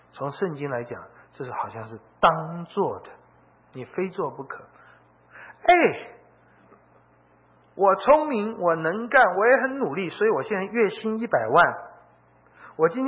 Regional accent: China; 那对我们中国人都会说啊，我有能力管理10000个人

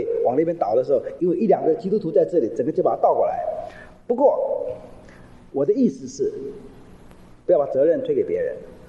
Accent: China; 我们讲中国话，我是中国人，我们有中国的文化

